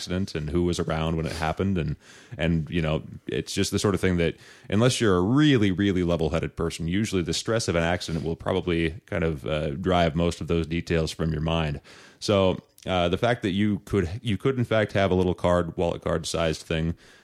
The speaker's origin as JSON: {"language": "English", "town": "Puyallup", "region": "Washington", "country": "United States", "tie": "born or raised there", "said": "Well, yeah, exactly. I grew up in Cowtown, so What can you do?"}